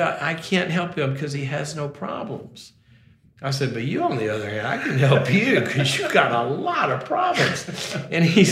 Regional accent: Mississippi, United States; moved away as an adult; I go to college, and I was from Mississippi. I went to SMU's in Dallas, and so I went a couple of states over, floating along as a college student.

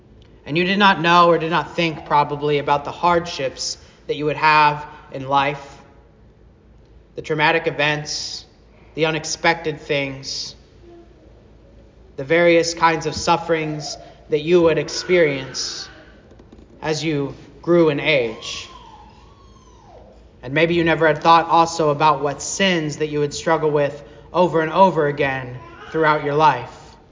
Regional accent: Arkansas, United States; now in Olive Branch, United States; I bet none of us had ever heard of Olive Branch, Mississippi when we were growing up in Saline County, Arkansas.

